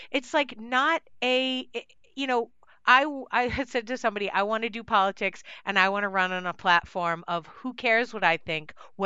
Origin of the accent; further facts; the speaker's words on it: Boston, Massachusetts, United States; Like I was raised in Boston with my mom, who is a teacher. I spent most of my life in the Boston Teachers Union, so I care about teachers.